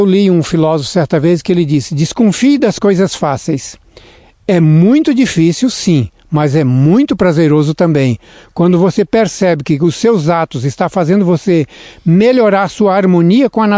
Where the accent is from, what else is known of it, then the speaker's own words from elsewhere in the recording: Mato Grosso, Brazil; moved away; meus pais nasceram no Nordeste, né? Lá entre Maranhão e Ceará. E eles vieram para o Mato Grosso e eu nasci já no Mato Grosso. E devo grifar. Mato do Mato Grosso, caipira lá do meio do mato mesmo, longe da cidade.